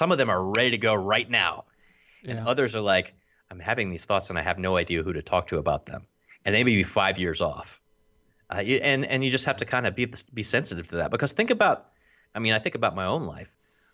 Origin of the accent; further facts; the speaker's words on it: Kentucky, United States; as John mentioned, I'm from Kentucky. Just because you're from Kentucky and you do, you know, you like fishing and drink Ale 8-1 and do all these other things that Kentucky people do, every Kentuckian is an individual, right?